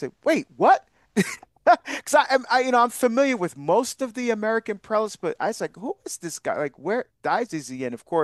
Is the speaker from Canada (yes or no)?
no; Barbados; born there; moved away; my home country of Barbados to visit my family there. She has not met any of my relatives there, where most of my relatives are still on the island of Barbados where I was born.